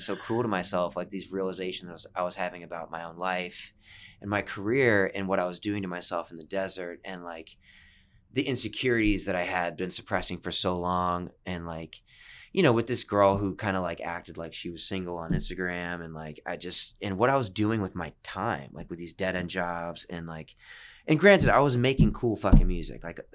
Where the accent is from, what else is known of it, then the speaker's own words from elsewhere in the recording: Cape Coral, Florida, United States; one of my buddies from Cape Coral, like from my hometown